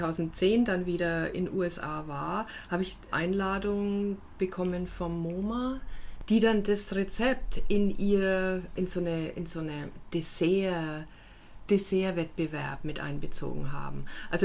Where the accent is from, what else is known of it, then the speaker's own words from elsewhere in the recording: Nuremberg, Bavaria, Germany; habe ich mir eben selber Gedanken gemacht über Nürnberg als meine Heimatstadt